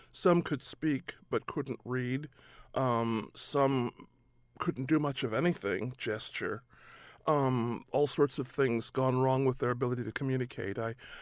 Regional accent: Pasadena, California, United States; When I was living in Pasadena, California, which is my hometown, I got picked up by the police for passing counterfeit money.

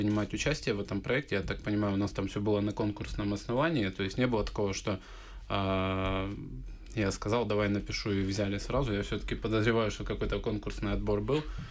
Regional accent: Makiivka, Donetsk Oblast, Ukraine; о моем родном городе, о городе Макеевке. И такая вот дань уважения городу, который меня все-таки воспитал

